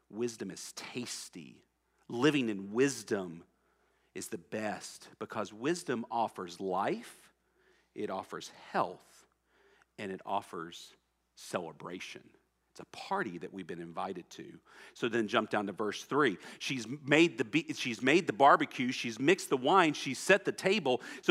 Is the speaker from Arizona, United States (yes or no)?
no; Texas, United States; I'm from Texas. This is barbecue that they're describing right here.